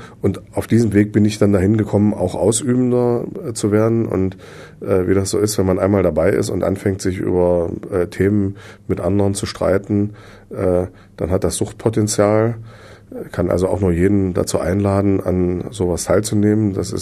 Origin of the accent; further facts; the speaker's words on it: Halle, Saxony-Anhalt, Germany; wenn man als Hallenser auswärts gefragt wird, ob man da antreten will, um die Region zu repräsentieren